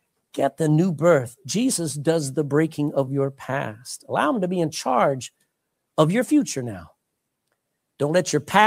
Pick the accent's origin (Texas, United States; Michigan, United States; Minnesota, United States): Texas, United States; now in Ireland; I'm a Texan. I live in Ireland, but I'm a son of God.